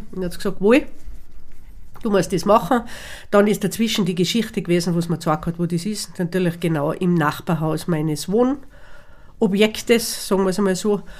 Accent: Hopfgarten, Tyrol, Austria; ich bin, sag jetzt, in Hopfgarten aufgewachsen. Ich lebe in Hopfgarten. Ich liebe Hopfgarten.

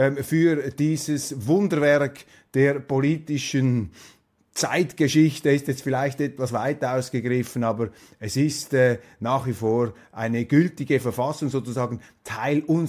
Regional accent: Zurich, Switzerland; Umwerfend, weil wir Zürcher sind nicht so oft da oben.

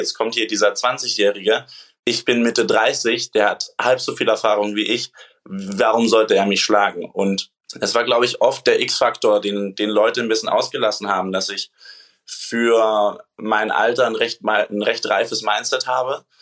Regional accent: Canary Islands, Spain; Ich bin auf den Kanaren aufgewachsen, wo die Wellen sehr kraftvoll sein können, vor allem im Winter.

